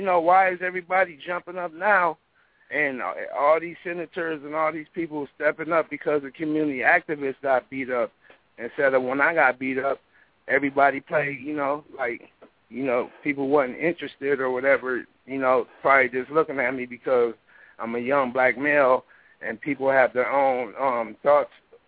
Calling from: Minneapolis, Minnesota, United States; I'm calling from Minneapolis.

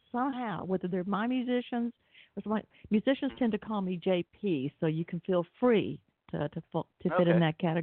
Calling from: Atlanta, Georgia, United States; Well, if you can't tell by my accent, I'm in Atlanta, Georgia.

